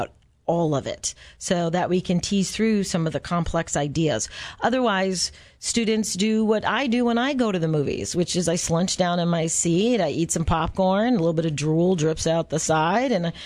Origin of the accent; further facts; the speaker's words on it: Minnesota, United States; I grew up in the Midwest, so Paul Bunyan is, I'm a Minnesotan